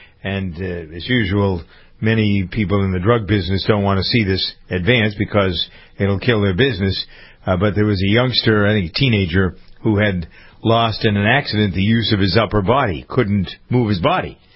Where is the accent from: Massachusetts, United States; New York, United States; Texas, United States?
Massachusetts, United States; Framingham; Where I am here in my hometown of Framingham, the real estate market is crazy.